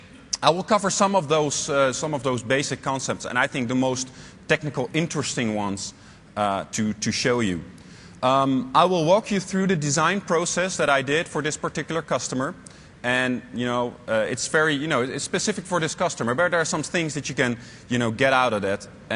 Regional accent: Netherlands; English is a second language; I come from the Netherlands.

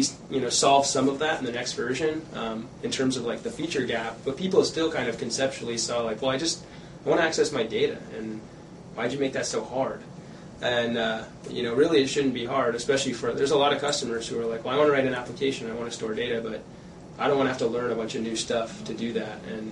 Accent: Cincinnati, Ohio, United States; also born or lived in New Jersey / Wisconsin; So I kind of say the Midwest. I was born in Cincinnati, Ohio. Lived there for about 10 years, then we moved to New Jersey, then we moved for a couple years. And then we moved to Wisconsin.

